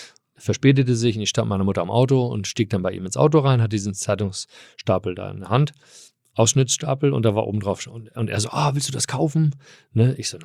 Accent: Hamburg, Germany; also born or lived in California, United States; ich bin ja hier aufgewachsen in Hamburg

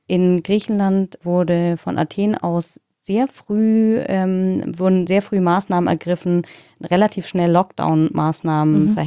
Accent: Germany; okay, ich bin Deutsche, ich bin sogar von Haus aus Juristin.

